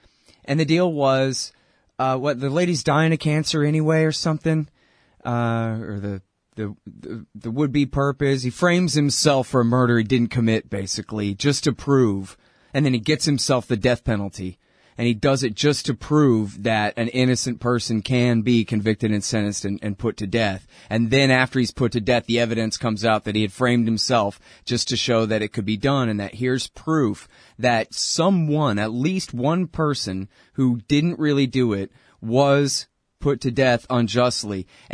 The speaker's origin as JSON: {"language": "English", "town": "Austin", "region": "Texas", "country": "United States", "said": "I'm from Texas. I'm from Austin, but I'm also from Texas."}